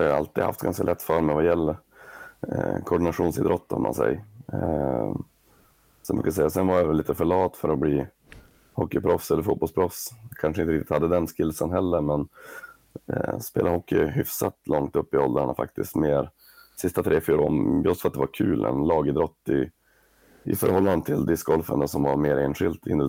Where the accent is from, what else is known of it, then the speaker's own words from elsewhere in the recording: Bergsbyn, Norrbotten County, Sweden; Vi är uppvuxna ute i Bergsbyn båda två.